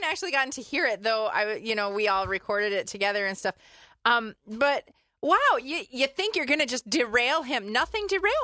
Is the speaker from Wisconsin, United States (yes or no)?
yes; Rhinelander, Wisconsin, United States; I grew up in Rhinelander, so it was a big deal to go to Wausau